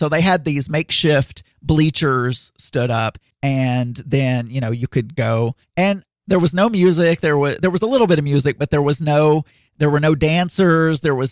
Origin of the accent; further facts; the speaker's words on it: the South, United States; just growing up in the South around people who hunt and fish and do other things